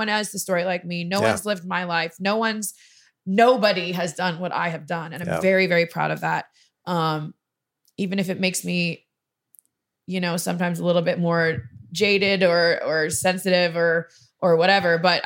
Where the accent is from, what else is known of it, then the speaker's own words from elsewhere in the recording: Canada; she was American, I'm Canadian.